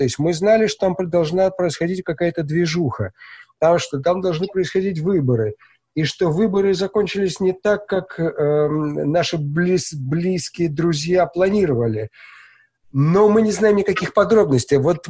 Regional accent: Kazakhstan; я из Казахстана

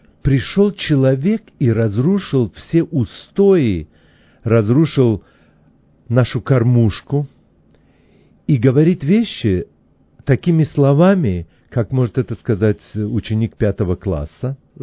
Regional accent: Latvia; я не говорил ему из России, я сказал ему, я из Латвии

